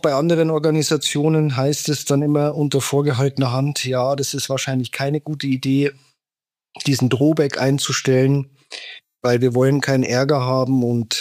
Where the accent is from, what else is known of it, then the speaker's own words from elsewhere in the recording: Landshut, Bavaria, Germany; einen Standort nahe Landshut gewonnen, wo ich herkomme, die Stadt Landshut, kann man ja sagen.